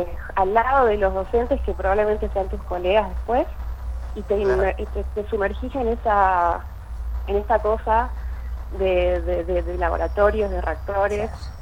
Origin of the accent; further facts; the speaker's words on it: Salta, Argentina; yo soy de Salta, estudié en la Universidad de Salta, la pública